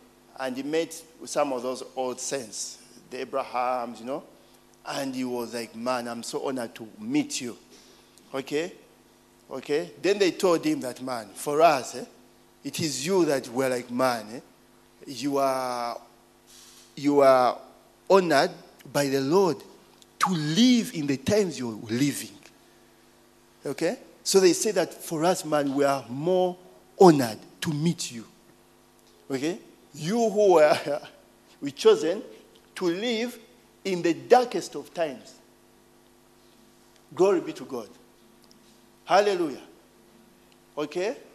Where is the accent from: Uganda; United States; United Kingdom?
Uganda; that's the evil I grew up with in Uganda. Now, I went to the States